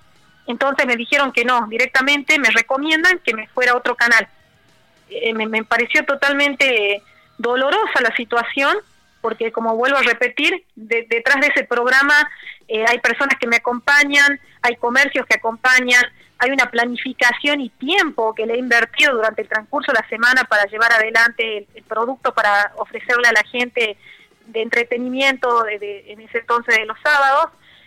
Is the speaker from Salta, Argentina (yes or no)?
yes; Rosario de Lerma, Salta, Argentina; he vivido acá en mi pueblo, Rosario de Lerma